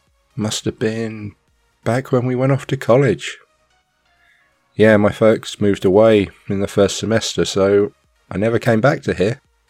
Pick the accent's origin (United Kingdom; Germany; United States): United Kingdom; I mean, just because I'm British as well